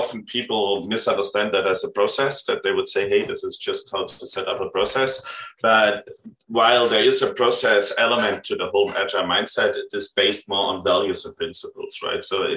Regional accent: Germany; English is a second language; I'm originally from Germany.

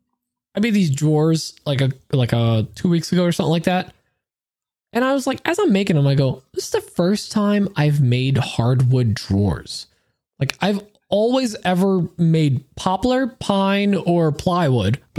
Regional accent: Poland; But also, like, I'm from Poland. What are you gonna do to me?

